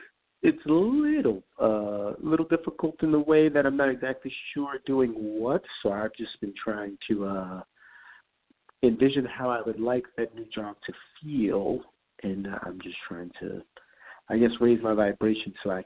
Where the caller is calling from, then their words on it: New York, United States; Oh, I'm calling in from New York.